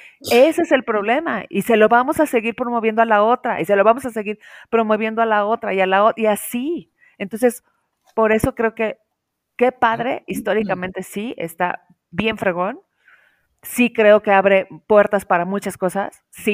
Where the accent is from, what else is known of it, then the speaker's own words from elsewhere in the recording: Mexico; Lo triste es que no estamos preparados como mexicanos para exigir algo a nuestros presidentes.